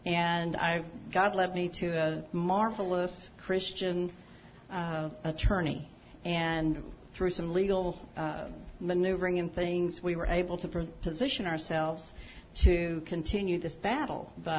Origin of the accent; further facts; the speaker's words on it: Lubbock, Texas, United States; I'm from Lubbock. In 30 years, I've never seen fog in Lubbock.